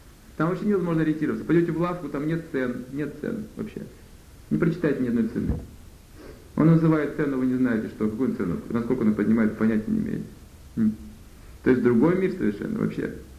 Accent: Russia; born there; За месяц я совершенно забыл, что я родился в России.

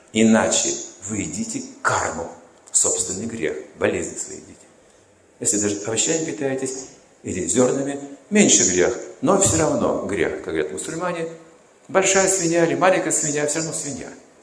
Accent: Kazakhstan; Я не просто казах, я еще душа.

